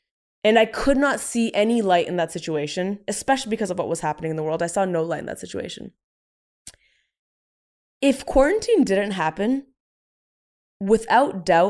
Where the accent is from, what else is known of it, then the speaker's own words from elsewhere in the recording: India; for so long, I thought there was a written rule book that I'm an Indian woman.